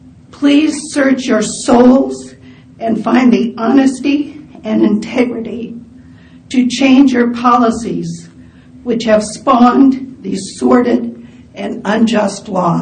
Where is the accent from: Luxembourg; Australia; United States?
United States; San Jose, California; from San Jose.